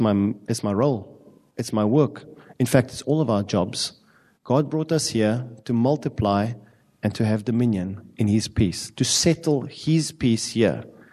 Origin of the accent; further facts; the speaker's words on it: South Africa; I'm South African.